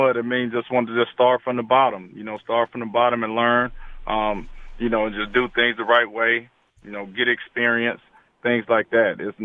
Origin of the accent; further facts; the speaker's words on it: Mississippi, United States; my family is from Mobile, Alabama. Obviously, I grew up in Mississippi